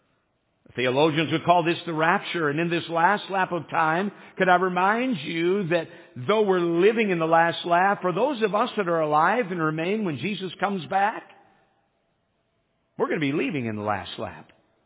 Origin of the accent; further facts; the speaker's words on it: United States; You and I, as American believers